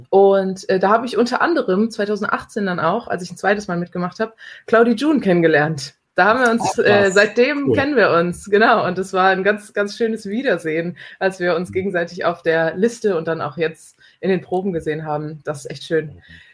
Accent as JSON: {"language": "German", "town": "Solingen", "region": "North Rhine-Westphalia", "country": "Germany", "said": "Ich komme hier aus Solingen."}